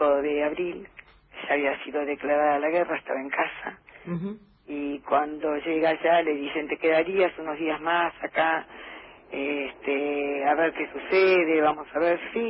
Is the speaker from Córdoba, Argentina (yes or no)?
no; Banfield, Buenos Aires Province, Argentina; Yo soy de Banfield, y el pueblo de Banfield es como que nos acompañó y nos sigue acompañando en todo